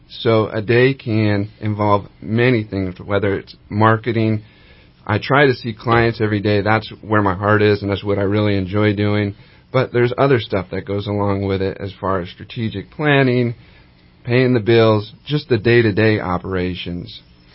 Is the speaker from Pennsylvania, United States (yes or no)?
no; San Francisco, California, United States; now in Reading, United States; No, that's right. I've been in Reading since 2004. I grew up in San Francisco. I joined the military in 1999 and did 5 years.